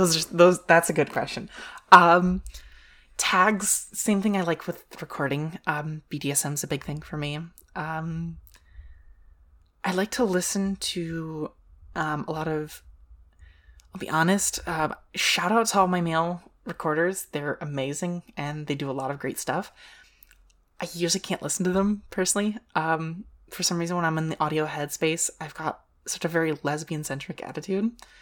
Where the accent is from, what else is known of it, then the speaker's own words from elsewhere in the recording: United States; I don't know. I'm American. I'm stupid.